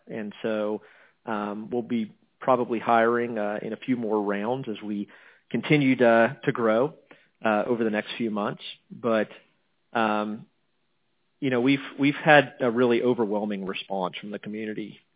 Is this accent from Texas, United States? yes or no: no; Wichita, Kansas, United States; But I grew up in Wichita, Kansas, and got a degree from Kansas State University in computer science